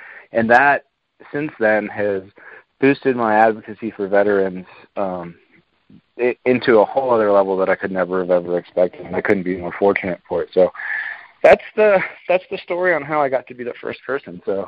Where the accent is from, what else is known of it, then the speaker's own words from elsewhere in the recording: Boston, Massachusetts, United States; now in Denver, United States; So I'm actually originally from Boston, go Pats.